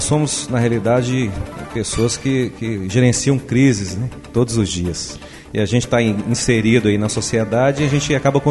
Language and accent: Portuguese; Betim, Minas Gerais, Brazil; Mas eu sou de Betim, né? Betim é uma cidade que compreende o complexo da região metropolitana de Belo Horizonte.